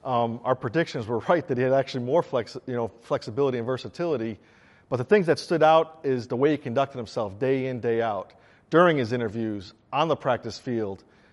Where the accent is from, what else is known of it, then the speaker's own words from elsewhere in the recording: Chicago, Illinois, United States; to have the opportunity to come to Chicago was kind of a dream come true. Growing up on the South Side, like you said, a Bears fan.